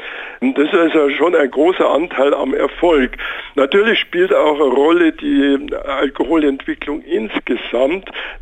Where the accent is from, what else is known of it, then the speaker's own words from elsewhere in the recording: Munich, Bavaria, Germany; born there; Ich selbst bin als Bayer, wenn ich das sagen darf, als geborener Münchner.